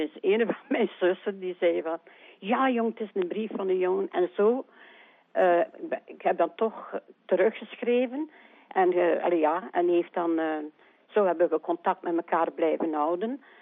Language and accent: Dutch; Knesselare, East Flanders, Belgium; born there; Ik ben eigenlijk geboren te Knesselaren. Dus tegen de kant een Alter. Mee naar Brugse op, naar West-Vlaanderen op.